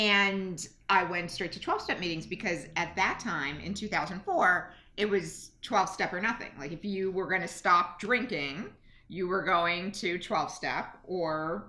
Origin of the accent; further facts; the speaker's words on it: New Jersey, United States; I grew up in Jersey.